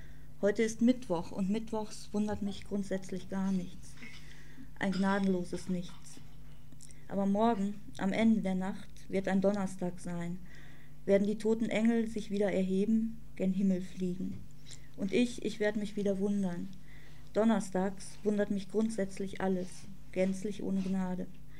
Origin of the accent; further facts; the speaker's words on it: North Rhine-Westphalia, Germany; Ich komme aus dem Ruhrgebiet, bin immer gerne in Berlin